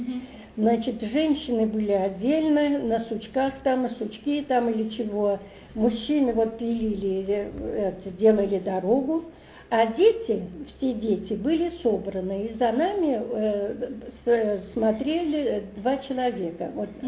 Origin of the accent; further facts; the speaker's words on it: Krasny Bor, Saint Petersburg, Russia; also born or lived in Kolpino; Жили в Турово, когда старшие родились, а мы уже потом переехали в Красный Бор, и Галя и я родились уже здесь.